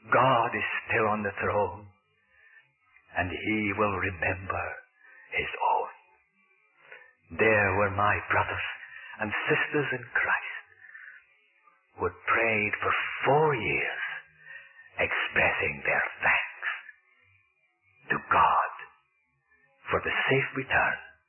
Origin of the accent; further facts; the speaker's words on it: Scotland, United Kingdom; now in United States; passing over the border into Bonnie Scotland, my homeland, the homeland that I still love, although I'm an American citizen.